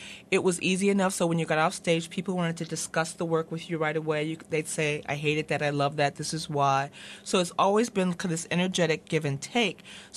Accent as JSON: {"language": "English", "town": "Chicago", "region": "Illinois", "country": "United States", "said": "I'm originally from Chicago"}